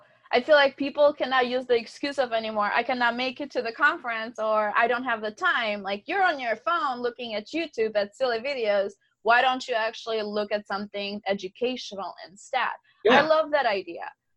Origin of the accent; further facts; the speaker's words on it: Albania; Like I'm from Albania